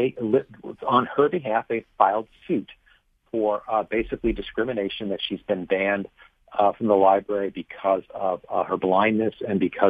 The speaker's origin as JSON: {"language": "English", "country": "United States", "said": "As an American with the Bill of Rights, I have a certain reaction to it."}